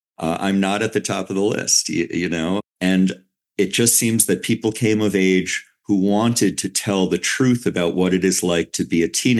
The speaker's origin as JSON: {"language": "English", "town": "New York City", "region": "New York", "country": "United States", "tie": "born or raised there", "said": "I grew up in New York City."}